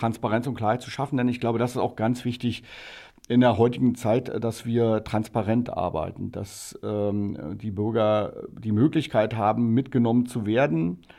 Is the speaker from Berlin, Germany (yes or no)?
yes; Berlin, Germany; Ja, also ich bin eigentlich Ur-Berliner, komme aus Berlin-Pankow, habe dort eigentlich mein Leben verbracht, Familie gegründet